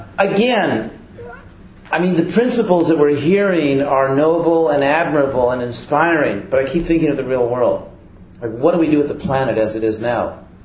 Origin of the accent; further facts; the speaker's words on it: California, United States; I'm from California